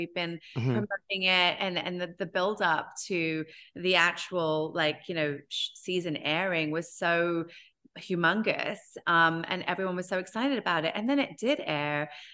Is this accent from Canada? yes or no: no; United Kingdom; A, I'm British, B, I'm Indian.